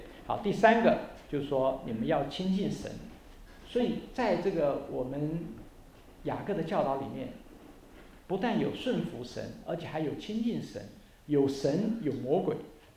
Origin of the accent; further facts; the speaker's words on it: Taiwan; 我们这边从台湾来的有哪几位？我们大概好久是台湾来的，我们大概都晓得，我们从小就被学这个东西。